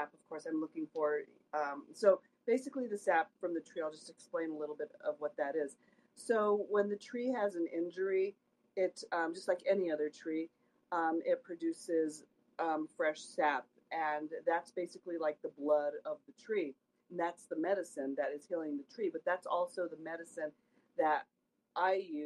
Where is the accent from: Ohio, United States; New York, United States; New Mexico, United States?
New Mexico, United States; Taos; now in Santa Fe, United States; So here in northern New Mexico, we're at about 7,000 feet in Santa Fe. I'm originally from Taos